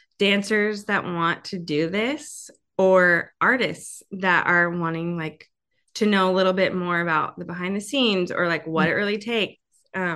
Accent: Nashville, Tennessee, United States; I actually came back to, I'm from Nashville originally.

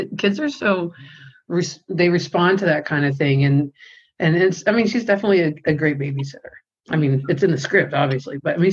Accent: California, United States; and plus I'm from California.

